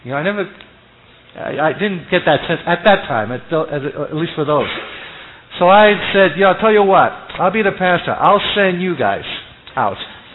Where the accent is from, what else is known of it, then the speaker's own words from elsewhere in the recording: New York, United States; Hey, I'm from New York.